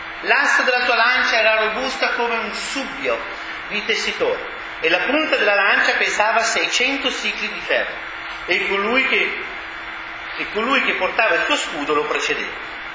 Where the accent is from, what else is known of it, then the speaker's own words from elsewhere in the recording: Bergamo, Lombardy, Italy; Io sono bergamasco, diciamolo dire, giustamente da buon bergamasco, non ho fatto il muratore come mio padre e mio fratello